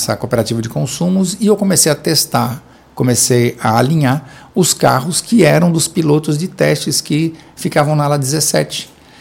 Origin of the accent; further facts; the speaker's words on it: Santo André, São Paulo, Brazil; born there; Eu nasci em Santo André, a região do ABC